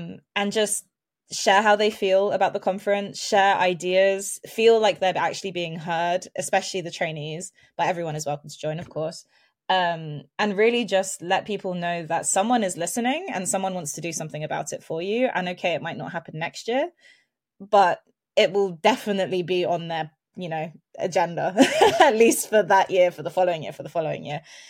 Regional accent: London, United Kingdom; I'm a British citizen. I'm born and raised in London.

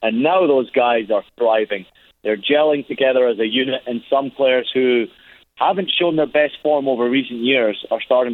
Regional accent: Scotland, United Kingdom; also born or lived in United States; Obviously, I was born in the States, and I don't sound it because I grew up in Scotland. My mom is Scottish

